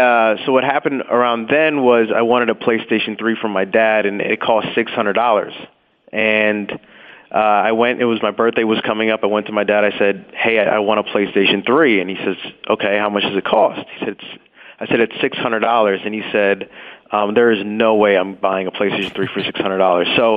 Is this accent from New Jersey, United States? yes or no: no; Miami, Florida, United States; I grew up in Miami, but I was actually in college. I was in Orlando.